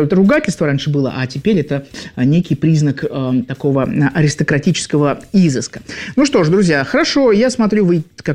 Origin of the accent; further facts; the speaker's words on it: Saint Petersburg, Russia; я вам расскажу, как коренной житель, так сказать, чему верить и чему нет.